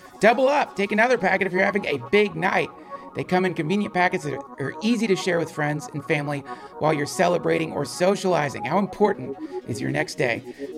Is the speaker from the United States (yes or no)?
yes; the South, United States; it's easier for me to do that because I was raised in the South